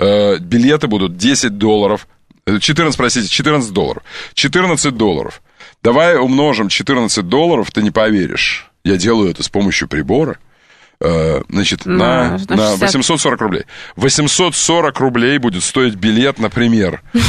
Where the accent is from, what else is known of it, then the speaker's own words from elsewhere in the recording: Volgograd, Volgograd Oblast, Russia; Я же из Волгограда поступил. Университет дружбы народов.